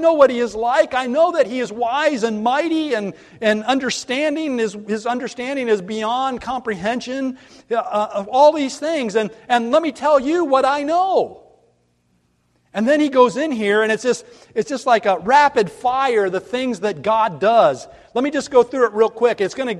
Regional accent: United States; born there; And why I was born in America rather than somewhere else, I don't know.

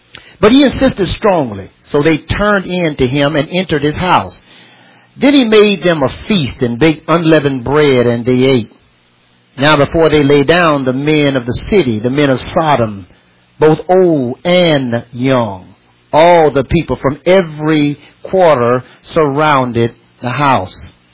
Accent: United States; because I am a citizen of America and I am an American, I am looking at what's happening in our nation.

